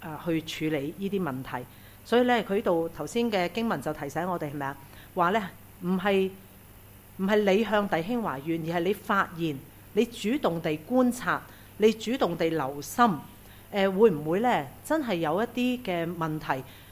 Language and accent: Chinese; China; 我們中國人最厲害就是國家自掃門前雪